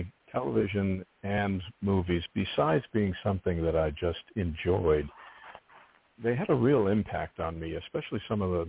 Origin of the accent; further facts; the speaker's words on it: Pittsburgh, Pennsylvania, United States; Because I was I grew up in Pittsburgh, and the thought of ending up working in Hollywood in motion pictures and television was quite a ways off.